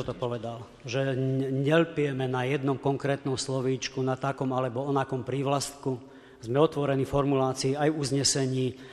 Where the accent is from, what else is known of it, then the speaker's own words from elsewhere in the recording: Spišská Nová Ves, Košice Region, Slovakia; Prekážalo mu, že som z Spišskej Novej Vsi.